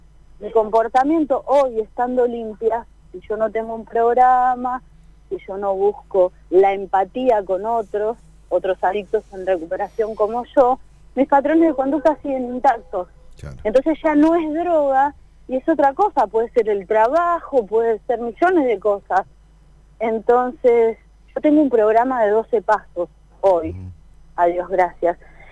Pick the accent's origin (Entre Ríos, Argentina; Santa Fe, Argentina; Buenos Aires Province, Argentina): Buenos Aires Province, Argentina; Hurlingham; Sí, yo soy de Buenos Aires, de Hurlingham.